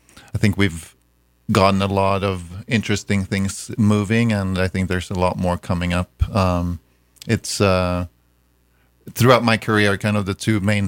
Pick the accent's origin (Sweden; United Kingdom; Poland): Sweden; Gothenburg, Västra Götaland; now in United States; I'm originally from Sweden, Gothenburg, Sweden, and I've lived in the U.S. since 2011.